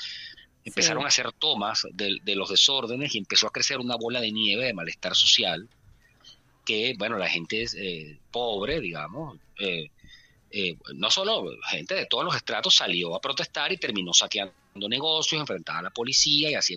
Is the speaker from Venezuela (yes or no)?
yes; Venezuela; yo como venezolano nací en democracia